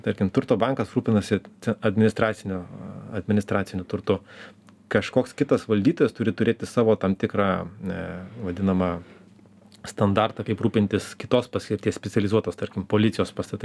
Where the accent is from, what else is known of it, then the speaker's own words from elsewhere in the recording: Vilnius, Vilnius County, Lithuania; nes mes matom visi, kaip vilniečiai vaikštom pro šalį